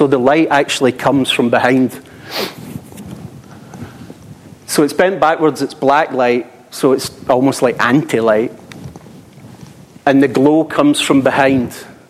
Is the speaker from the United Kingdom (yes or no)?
yes; Glasgow, Scotland, United Kingdom; now in New York, United States; kind of stunned coming from Glasgow, which I don't want to be down on where I'm from, but I thought I was moving from Glasgow to New York, bright lights, big city.